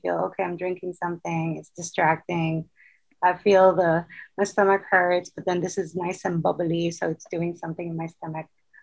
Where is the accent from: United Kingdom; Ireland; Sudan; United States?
Sudan; I must admit that growing up in Sudan, that was something I was told to do and I did do.